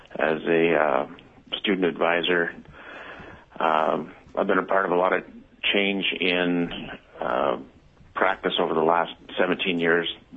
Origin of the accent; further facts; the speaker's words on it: Fairbanks, Alaska, United States; I'm a veterinarian. … I'm from Fairbanks. I've been a veterinarian here in the community for 17 years. I grew up on a farm.